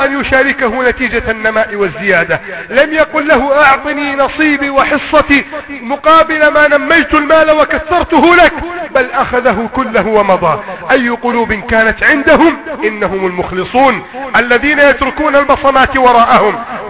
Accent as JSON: {"language": "Arabic", "country": "Egypt", "said": "بلدنا مصر"}